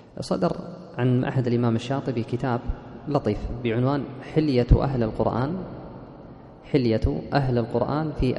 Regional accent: Kuwait; وطبع في وزارة الأوقاف عندنا في الكويت.

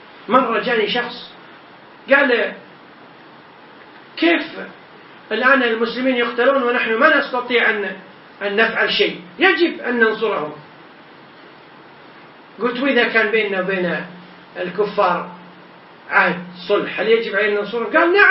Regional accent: Kuwait; في موقع عندنا في الكويت للإفتاء

